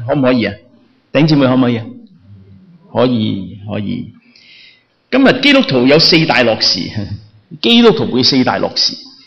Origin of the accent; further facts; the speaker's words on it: China; 你知道我哋中国人嘅冬至系几时啊？十二月廿二，我哋中国人嘅冬至